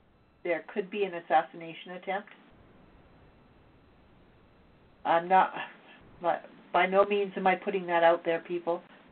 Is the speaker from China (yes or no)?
no; Canada; I'm Canadian.